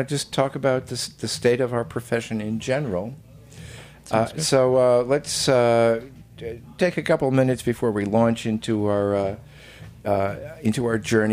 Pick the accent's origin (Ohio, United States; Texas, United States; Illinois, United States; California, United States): Illinois, United States; Chicago; born there; And I said, I was born in Chicago, Illinois.